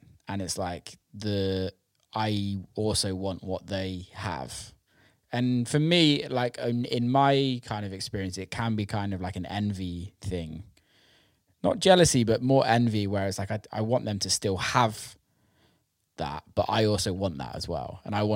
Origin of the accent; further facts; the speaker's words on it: Bristol, South West England, United Kingdom; Like she didn't know I'm from Bristol and from the UK and like the background behind.